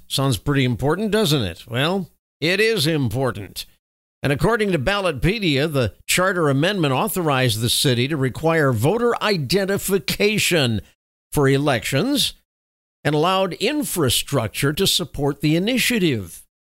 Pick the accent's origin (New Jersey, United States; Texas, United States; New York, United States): Texas, United States; Now, being a Texan, a very dyed-in-the-wool loyal Texan, I can tell you this.